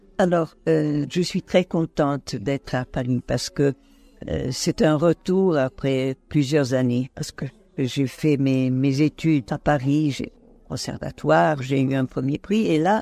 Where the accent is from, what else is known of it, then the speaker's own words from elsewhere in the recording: Rome, Lazio, Italy; born there; first language Italian; French is a second language; Moi, je suis née à Rome. Ma langue maternelle, c'est l'italien.